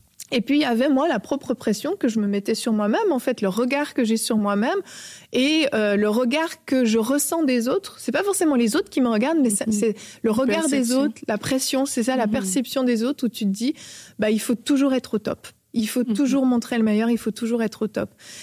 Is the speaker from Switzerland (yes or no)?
yes; Switzerland; born there; Je suis née en Suisse.